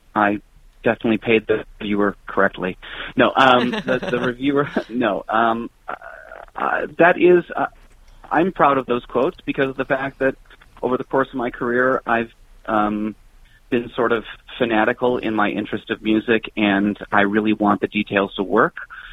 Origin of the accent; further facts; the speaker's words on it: Grand Haven, Michigan, United States; I am a Michigander. I grew up in Grand Haven, Michigan, and I'm just thrilled to be back in the state after, you know, kind of 20 years away.